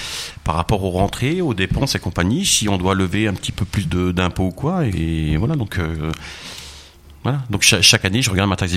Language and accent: French; Joppécourt, Grand Est, France; je suis maire de Jopécourt, j'ai 44 ans, ça fait 44 ans que je vis au village